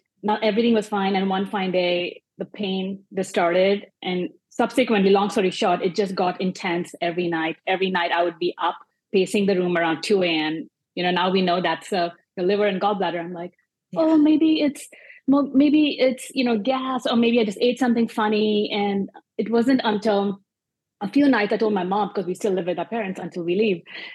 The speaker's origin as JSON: {"language": "English", "country": "India", "second_language": "English", "moved": "as an adult", "lives_now": "United States", "said": "I'm an Indian immigrant. This year marks year 20 in the US. And I spent a couple of years in Pittsburgh."}